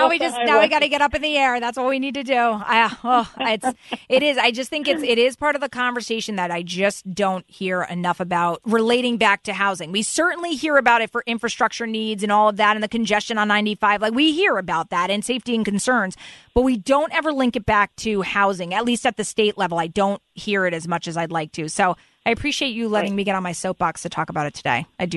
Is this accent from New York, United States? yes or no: no; Connecticut, United States; look, I grew up in Fairfield County. I do get the perks of it. But I also have traveled to other parts of the state of Connecticut